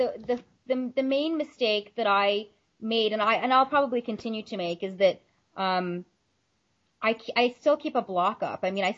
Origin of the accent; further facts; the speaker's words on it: Orlando, Florida, United States; So I ended up moving back to my hometown, which is, in Orlando, Florida.